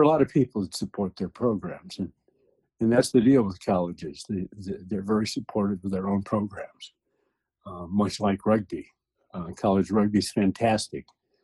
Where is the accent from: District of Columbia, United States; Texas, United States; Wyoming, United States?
Wyoming, United States; Well, interesting history. I grew up in Wyoming.